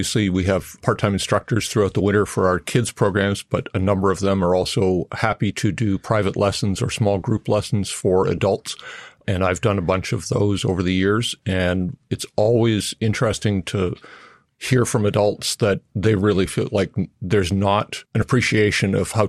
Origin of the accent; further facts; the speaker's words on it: Canada; I grew up in Canada